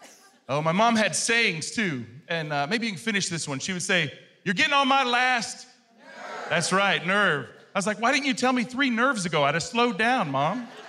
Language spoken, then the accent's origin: English; Missouri, United States; I'm from the Show Me State.